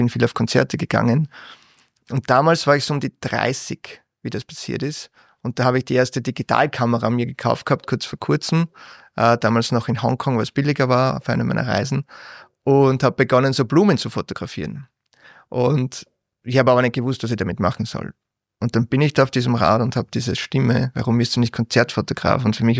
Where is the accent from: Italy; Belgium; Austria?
Austria; Ternitz, Lower Austria; wie ich so 19 war, war ich Zivildiener und war Rettungsfahrer in Ternitz, in meiner Heimatstadt.